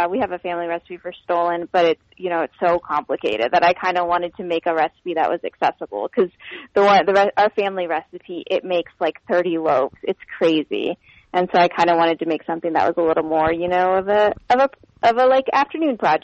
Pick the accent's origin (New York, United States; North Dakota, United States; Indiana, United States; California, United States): Indiana, United States; So I'm from Indiana, so I love corn.